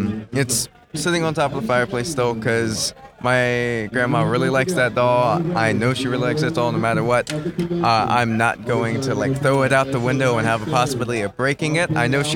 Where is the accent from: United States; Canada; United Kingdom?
United States; Newport, Delaware; Delaware. Well, I am actually from Newport.